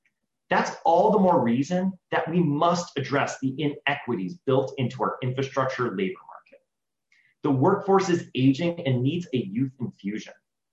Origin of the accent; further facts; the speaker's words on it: Florida, United States; Regular flooding, like in my home state of Florida